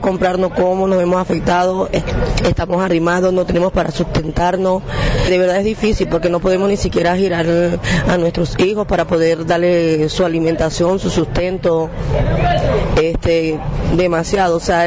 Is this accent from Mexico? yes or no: no; Venezuela; Yo soy venezolana, trabajo acá en el comercio foráneo